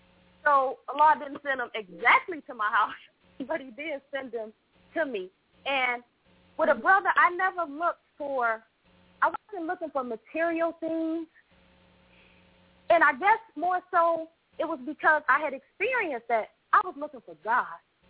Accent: Michigan, United States; from Michigan.

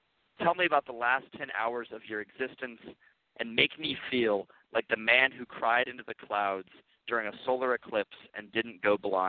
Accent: Indiana, United States; now in Mesa, United States; Right now, I am living in Mesa, Arizona. I'm from Indiana, but I've lived in Arizona most of my life.

